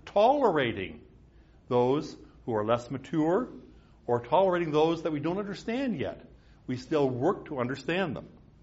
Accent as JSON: {"language": "English", "region": "Midwest", "country": "United States", "tie": "born or raised there", "said": "the particular synod of the Lutheran Church that I grew up with in the Midwest"}